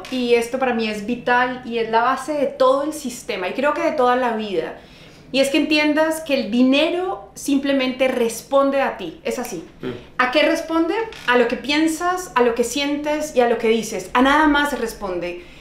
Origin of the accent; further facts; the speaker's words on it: Manizales, Caldas, Colombia; soy de Colombia, de una ciudad, por eso les traje café, de una ciudad y una región que es cafetera, que se llama Manizales. Y crecí en una niñez y tuve una niñez muy linda